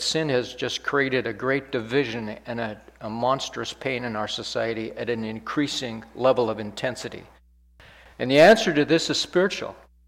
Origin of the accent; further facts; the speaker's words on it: Canada; now in United States; I'm a Canadian, and I married an American, and I'm an expat. I came down here to live forever until Jesus calls me.